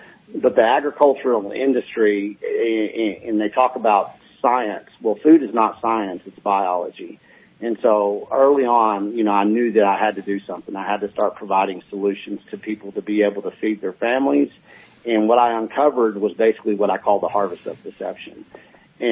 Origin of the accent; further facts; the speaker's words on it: Texas, United States; I come from West Texas, up in the panhandle. We call it the Llano Estacado. And I come from basically Texas dirt.